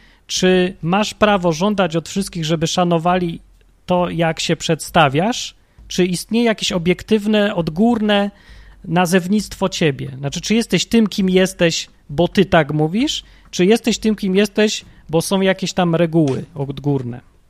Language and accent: Polish; Kraków, Lesser Poland, Poland; born there; Urodziłem się w Krakowie. Mam żyć w Krakowie cały czas, bo się urodziłem.